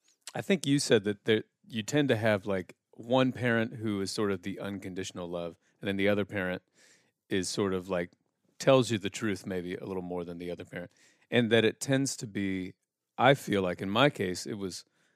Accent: Indiana, United States; I'm from Indiana, so everyone plays basketball.

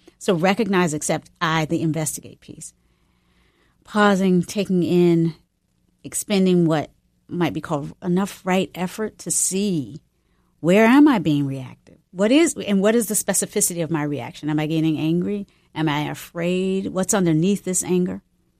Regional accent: North Carolina, United States; also born or lived in Virginia; growing up in North Carolina and Virginia, where in the particular places that I lived at that time, we didn't hear a lot of different languages around us.

